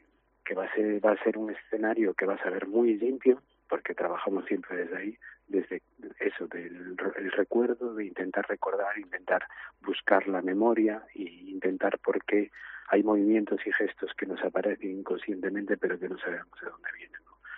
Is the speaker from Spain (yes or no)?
yes; Narón, Galicia, Spain; also born or lived in Ferrol / Pantín; Aquí es donde me crié, bueno, yo nací en Ferrol, es cierto que después siempre me trasladé a Pantín y pasé mucha infancia allí, pero venir aquí a Narón